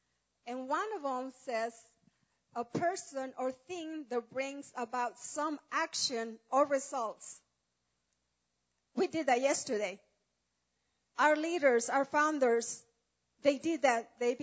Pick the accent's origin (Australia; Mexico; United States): Mexico; I learned the values where I came from. I'm from Mexico